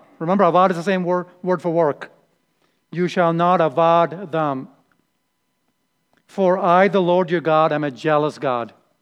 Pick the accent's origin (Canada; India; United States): India; you know, as Indian people, we always put labels to people, okay?